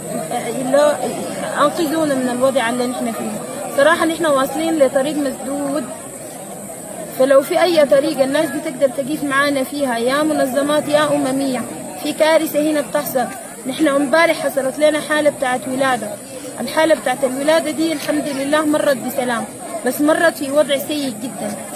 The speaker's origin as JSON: {"language": "Arabic", "country": "Sudan", "said": "يا إما ترجعونا بلدنا السودان."}